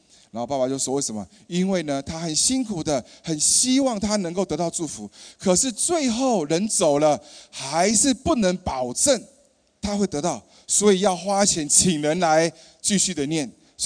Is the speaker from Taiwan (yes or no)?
no; China; 那在前一阵子是我们中国人的农历新年